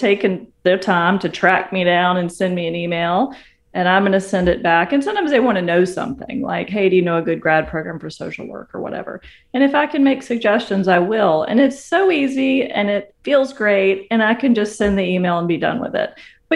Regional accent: South Carolina, United States; So I live in Virginia. I'm from South Carolina.

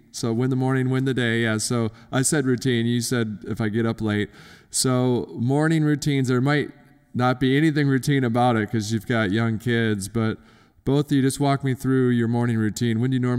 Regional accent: Detroit, Michigan, United States; I was born and raised in North Detroit.

